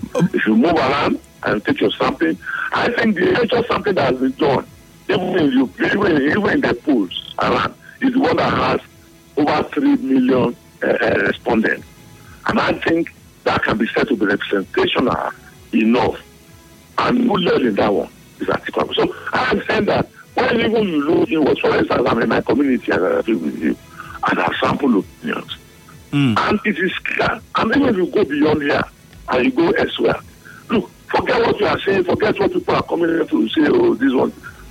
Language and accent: English; Kabba, Kogi, Nigeria; I am from Kaba, in Kaba Bono local government.